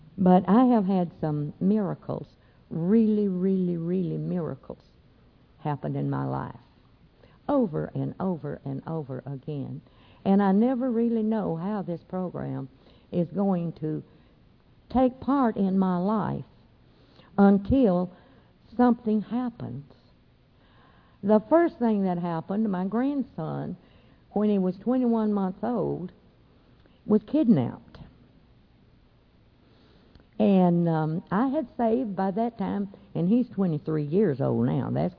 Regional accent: the South, United States; accent: southern; See, I was up north. And I never did lose my southern accent because I really didn't want to.

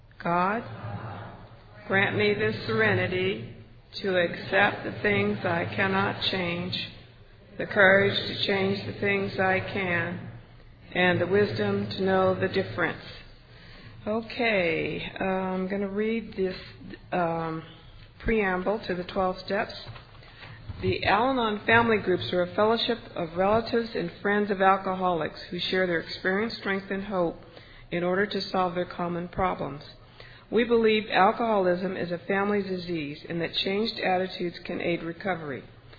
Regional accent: Folsom, California, United States; I'm from Folsom, California. And I'm just really excited to be here.

